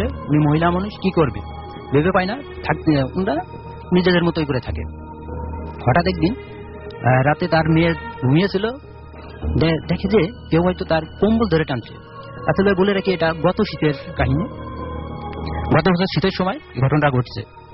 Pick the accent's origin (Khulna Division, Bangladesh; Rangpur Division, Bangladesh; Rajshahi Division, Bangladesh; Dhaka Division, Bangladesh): Dhaka Division, Bangladesh; Kashiani; now in Dhaka, Bangladesh; আমার গ্রামের বাসা হচ্ছে গোপালগঞ্জ জেলার কাশিয়ানী থানার কামারুল গ্রাম।